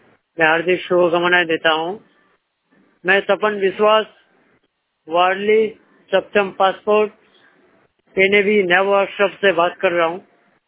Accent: West Bengal, India; तो एक्चुअली मैं वेस्ट बंगाल से आया हूं।

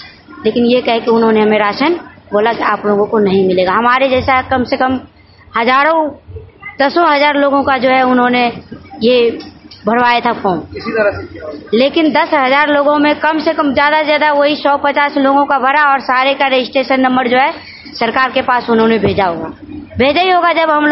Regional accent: Bihar, India; moved away; मेरा पूरा फैमिली का आधार कार्ड जो है बिहार का है, मैं बिहार की रहने वाली हूँ, काफ़ी दिन से यहाँ रह रही हूँ।

